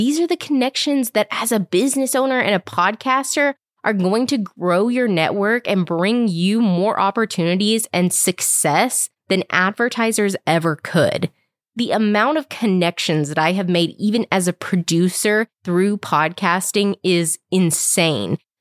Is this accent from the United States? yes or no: yes; the South, United States; I prefer a card because I'm extra and I'm from the South